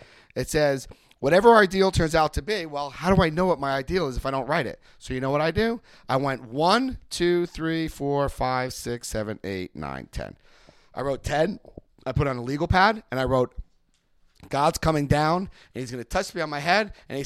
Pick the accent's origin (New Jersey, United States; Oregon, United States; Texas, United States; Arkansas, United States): New Jersey, United States; Paterson; Where when I was a kid growing up in Paterson, New Jersey